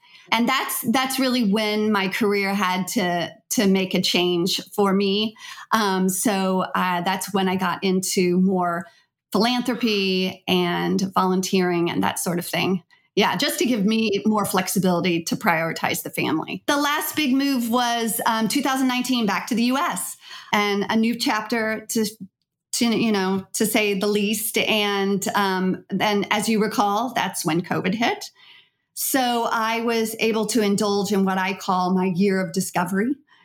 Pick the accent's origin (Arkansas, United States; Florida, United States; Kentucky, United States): Kentucky, United States; Louisville; Sure. I grew up in Louisville, Kentucky. I am the oldest girl of seven kids.